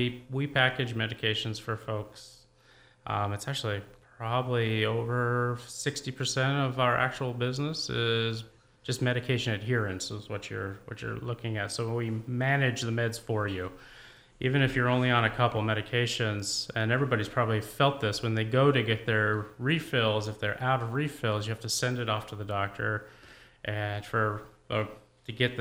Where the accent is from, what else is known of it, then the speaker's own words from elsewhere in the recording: Columbia Falls, Montana, United States; A bunch of us, we live in Columbia Falls, we're from Columbia Falls, we have a deep root to want to be up there